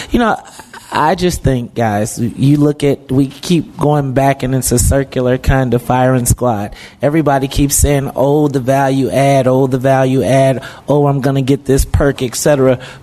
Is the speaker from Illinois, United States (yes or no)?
yes; Chicago, Illinois, United States; But I think that we are from Chicago, and we know that there are more nefarious people out there